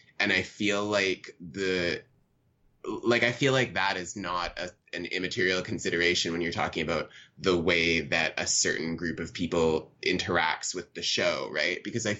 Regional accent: Vancouver, British Columbia, Canada; so I'm from Vancouver

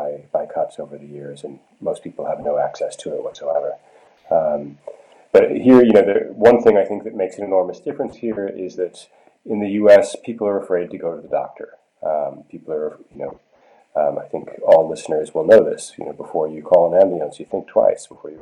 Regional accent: United States

